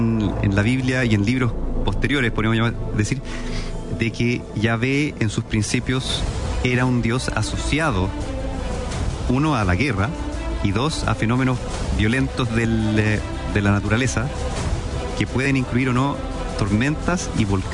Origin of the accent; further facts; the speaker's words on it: Chile; cosa que yo creo que soy el único chileno que he ido